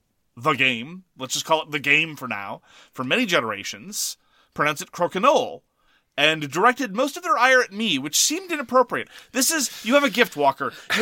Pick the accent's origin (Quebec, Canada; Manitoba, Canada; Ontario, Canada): Quebec, Canada; Montreal; accent: Anglo-Irish Montrealer; my accent is Anglo-Irish Montrealer. That's my dialect of English.